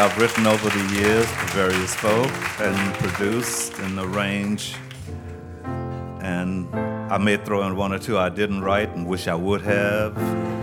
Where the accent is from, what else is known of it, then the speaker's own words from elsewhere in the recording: New Orleans, Louisiana, United States; from New Orleans, of course